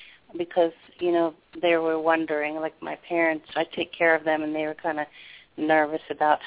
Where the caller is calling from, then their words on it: Maryland, United States; I'm from Maryland.